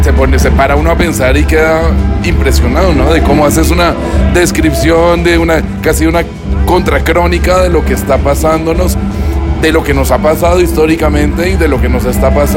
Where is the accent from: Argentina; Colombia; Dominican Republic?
Colombia; Bogotá; now in Madrid, Spain; yo vivo en Madrid, soy bogotano, pero me fui a vivir a España hace 22 años.